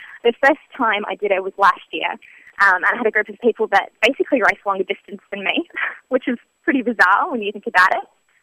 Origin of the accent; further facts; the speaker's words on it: New Zealand; now in Australia; I guess I'm a Kiwi living in Australia. I've been here for 6 years.